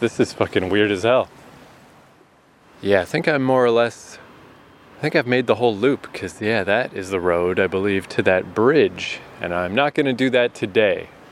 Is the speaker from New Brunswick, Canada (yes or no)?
yes; Fredericton, New Brunswick, Canada; That reminds me, actually, in my hometown, Fredericton, New Brunswick, they have kind of the opposite.